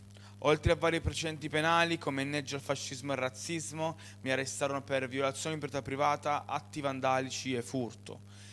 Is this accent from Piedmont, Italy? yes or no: yes; Turin, Piedmont, Italy; Io sono di Torino.